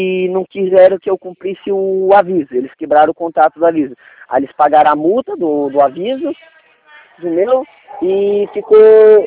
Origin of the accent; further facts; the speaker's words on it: Itapetininga, São Paulo, Brazil; Eu sou de Itapetininga.